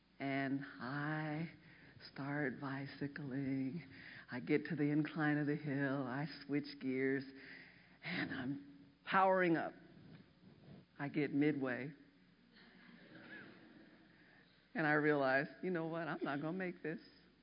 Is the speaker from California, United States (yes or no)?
yes; Oakland, California, United States; actually went to the northern coast because I'm from Oakland, California.